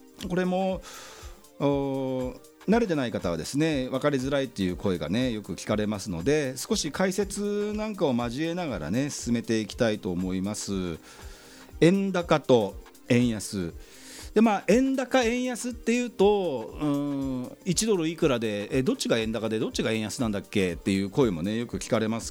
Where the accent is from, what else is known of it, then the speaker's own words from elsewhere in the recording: Yokohama, Kanagawa, Japan; 私横浜鶴見区出身